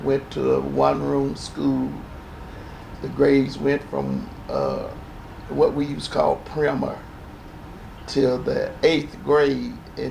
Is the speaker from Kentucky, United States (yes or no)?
yes; Cardinal, Kentucky, United States; born there; I was born in Cardinal, Kentucky.